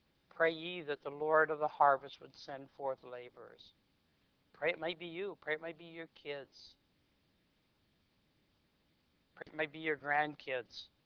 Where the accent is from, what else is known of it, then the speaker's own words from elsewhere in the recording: Michigan, United States; moved away as an adult; now in New York, United States; we came from Michigan, and we were in our church there for over 30 years. And we got to New York